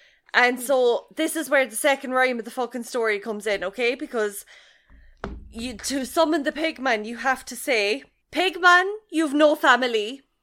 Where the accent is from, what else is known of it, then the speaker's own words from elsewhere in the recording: Limerick, Munster, Ireland; accent: Limerick; And I'm going to read it in my Limerick accent because I think it is the most, like, generic British fucking thing to ever be written ever.